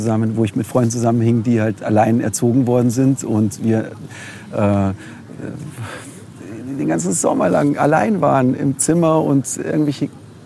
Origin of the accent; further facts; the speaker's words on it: Munich, Bavaria, Germany; ich bin in München aufgewachsen, in Leim, Neuaubing.